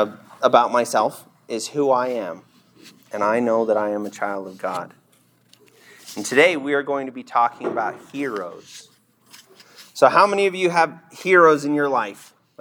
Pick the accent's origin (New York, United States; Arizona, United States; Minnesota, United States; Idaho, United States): Idaho, United States; Idaho Falls; A little bit about myself. I grew up in Idaho Falls.